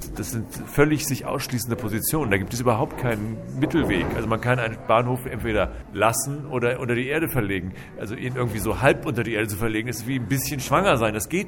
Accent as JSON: {"language": "German", "region": "Northern Germany", "country": "Germany", "said": "Also ich muss sagen, ich komme aus Norddeutschland, Stuttgart ist weit weg."}